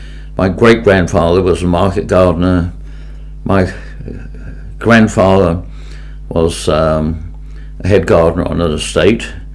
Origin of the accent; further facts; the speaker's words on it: Catford, London, United Kingdom; also born or lived in West Wycombe; I was born in West Wycombe in Kent, the little village of West Wycombe before it became a part of London, effectively. And I moved away from there at the age of about four. And we went up to Catford.